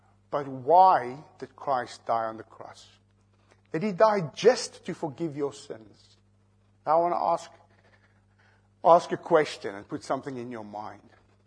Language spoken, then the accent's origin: English; South Africa; When I grew up in South Africa, and that's my framework of reference, I often heard the message of pastors preaching